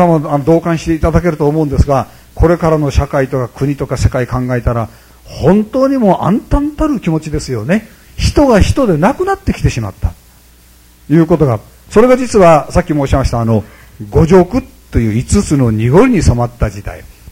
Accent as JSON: {"language": "Japanese", "region": "Tokyo", "country": "Japan", "tie": "born or raised there", "said": "僕は東京っていうところで生まれ育っておりますけどね"}